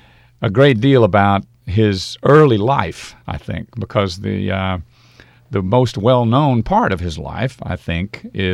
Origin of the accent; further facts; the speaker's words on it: Texas, United States; And even though I grew up in Texas, I learned an awful lot about his time in Oklahoma and Texas.